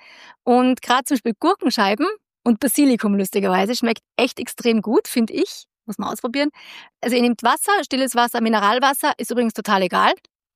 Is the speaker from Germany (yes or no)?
no; Austria; ich weiß, ich bin Österreicherin.